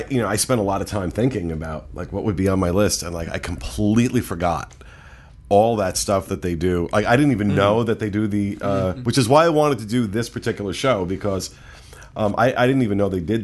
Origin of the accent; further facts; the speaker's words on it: New Jersey, United States; You know, I grew up on the Jersey Shore